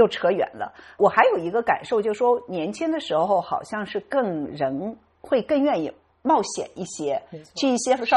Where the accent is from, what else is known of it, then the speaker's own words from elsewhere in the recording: Ningxia, China; 因为我是宁夏人嘛，我就喜欢那种很开阔的那种感觉